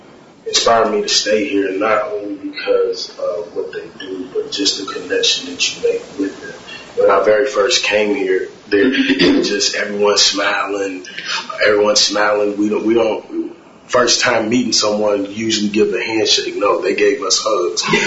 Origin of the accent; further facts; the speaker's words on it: Louisville, Kentucky, United States; I'm from Louisville, Kentucky.